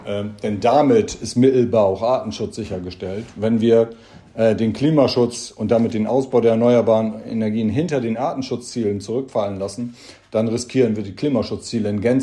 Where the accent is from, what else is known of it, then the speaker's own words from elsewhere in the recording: Germany; Und ich bin am Wattenmeer groß geworden und kenne das von meiner Kindheit aus.